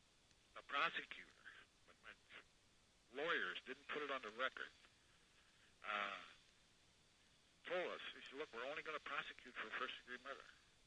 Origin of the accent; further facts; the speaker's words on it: North Dakota, United States; I was raised on the Turtle Mountain Chippewa Reservation and also the Fort Todd Dakota Reservation.